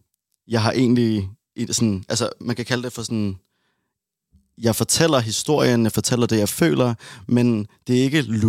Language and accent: Danish; Odense, Region of Southern Denmark, Denmark; now in Copenhagen, Denmark; Jeg kommer fra Odense.